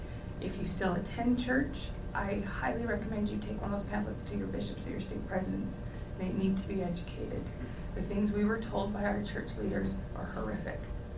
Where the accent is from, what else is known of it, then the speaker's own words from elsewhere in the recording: California, United States; now in Chandler, United States; I currently live in Chandler, Arizona. We've only been there about a year. I grew up in Southern California. I have always been a Mormon, come from Pioneer stock.